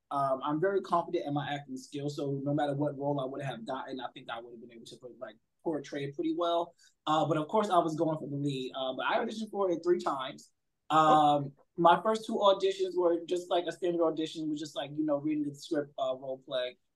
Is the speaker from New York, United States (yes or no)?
yes; Brooklyn, New York, United States; I'm also from Brownsville, Brooklyn. Come to find out, we actually like live like a few blocks apart